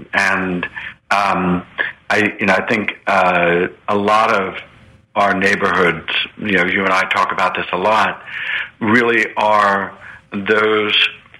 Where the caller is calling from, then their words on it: Harrisburg, Pennsylvania, United States; I'm calling you from Harrisburg